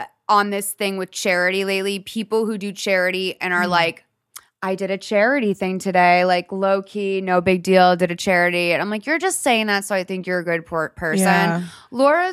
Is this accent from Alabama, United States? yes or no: no; Boston, Massachusetts, United States; now in Los Angeles, United States; I'm from Boston. I live in LA for 10 years.